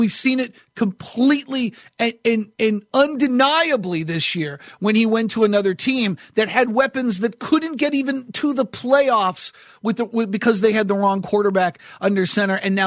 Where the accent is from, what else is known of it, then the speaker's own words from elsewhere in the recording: New England, United States; And I grew up in New England with the Celtics, and I watched the Celtics all the time as a kid.